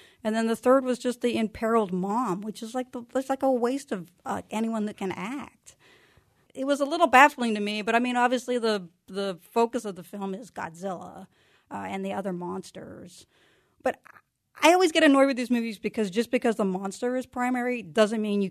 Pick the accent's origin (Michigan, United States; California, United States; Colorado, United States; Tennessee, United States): California, United States; San Francisco; But like, I'm from San Francisco, and I'm like, that's not San Francisco's streets.